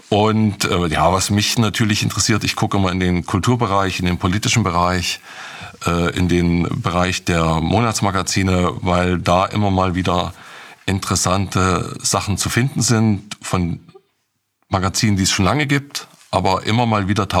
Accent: East Germany, Germany; weil ich bin in der DDR groß geworden. Es war für mich vertrautes Gebiet.

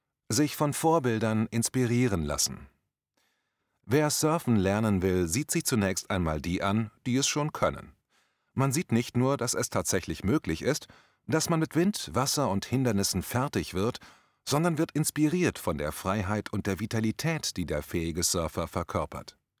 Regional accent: Northern Germany, Germany; an meine Jugend in Norddeutschland

